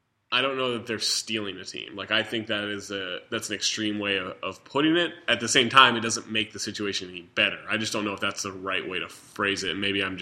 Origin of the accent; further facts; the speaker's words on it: Sacramento, California, United States; I know a lot about the Sacramento situation because I'm from Sacramento.